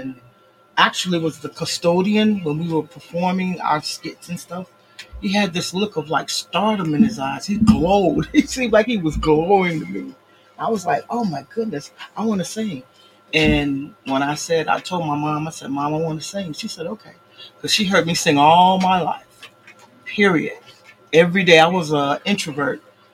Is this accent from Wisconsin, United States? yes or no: no; Chicago, Illinois, United States; Well, I am from the south side of Chicago. I'm from Inglewood, born and raised. I call myself an Inglewoodian.